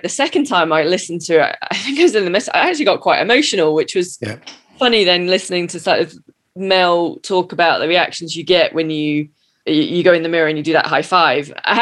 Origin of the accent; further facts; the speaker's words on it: United Kingdom; now in United States; I'll be the first to put my hand up. I'm the British cynic. You know, I'm in America